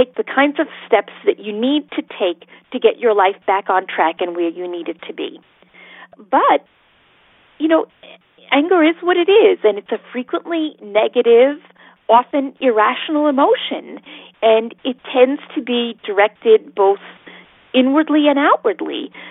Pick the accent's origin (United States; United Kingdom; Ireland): Ireland; I'm Irish. We live by rituals. The wake is a really big deal to us.